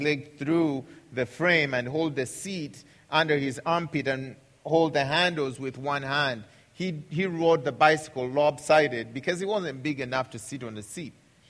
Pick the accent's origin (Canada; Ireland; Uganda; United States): Uganda; English is a second language; Because I come from Uganda, and Uganda is an agricultural country.